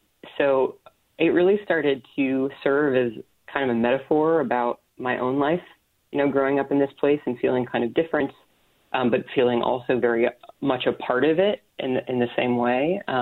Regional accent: Mount Horeb, Wisconsin, United States; moved away; You know, I've been gone for a long time now, and you know, the way that I look at my hometown has changed kind of drastically since I was there.

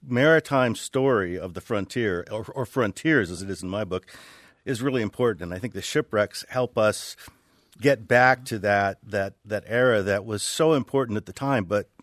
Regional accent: Alaska, United States; I'm this guy from Alaska. I'm the saltwater guy.

